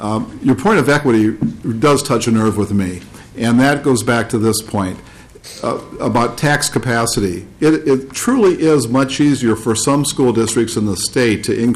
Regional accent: Minnesota, United States; And if that doesn't burn me as a Minnesotan, it does.

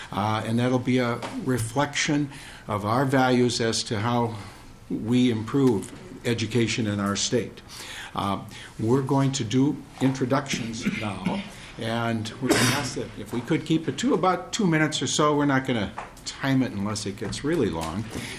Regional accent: St. Paul, Minnesota, United States; born there; now in Maplewood, United States; I was born in St. Paul, just a couple of blocks from here, and I live in Maplewood.

